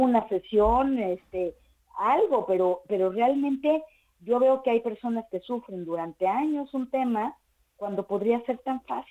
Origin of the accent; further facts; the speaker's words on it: Mexico; Sí, yo soy mexicana y viajo mucho entre México y España.